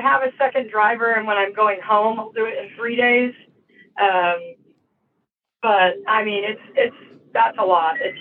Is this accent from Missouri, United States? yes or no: no; California, United States; I'm from California, and I drove all the way from California.